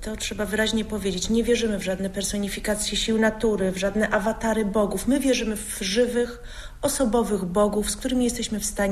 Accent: Kuyavian-Pomeranian Voivodeship, Poland; Stąd. Z Kujaw.

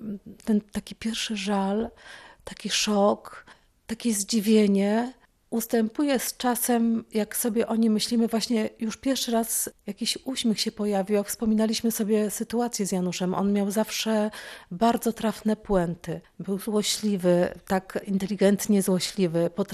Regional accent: Szczecinek, West Pomeranian Voivodeship, Poland; Pochodzimy ze Szczecinka i tam się poznaliśmy jeszcze pod koniec lat 70.

